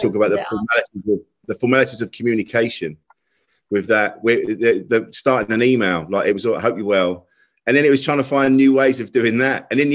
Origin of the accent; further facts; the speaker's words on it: South East England, United Kingdom; I'm like, I was a man from Kent just talking in a dark room.